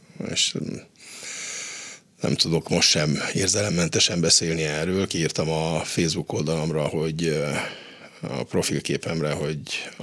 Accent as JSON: {"language": "Hungarian", "town": "Sfântu Gheorghe", "region": "Covasna", "country": "Romania", "tie": "born or raised there", "said": "születtem, Sepsiszentgyörgyön, és hát az édesanyám tanítónő volt, az édesapám agrármérnök"}